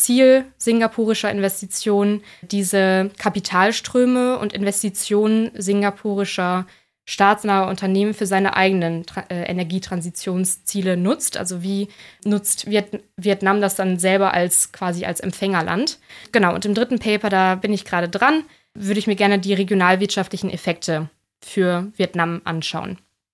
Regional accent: North Rhine-Westphalia, Germany; Es war nah an meiner Heimat. Ich komme selber aus dem Münsterland.

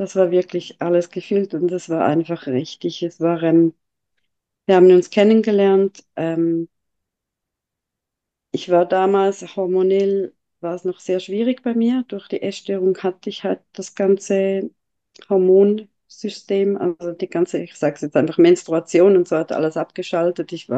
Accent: Dachsen, Zurich, Switzerland; Ich bin in Dachsen aufgewachsen, das ist beim Rheinfall.

